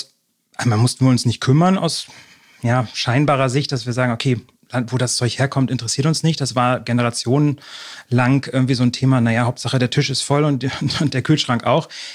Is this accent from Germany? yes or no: yes; Lower Saxony, Germany; now in Berlin, Germany; Schön, moin, dass ich hier sein kann, als alter Niedersachse.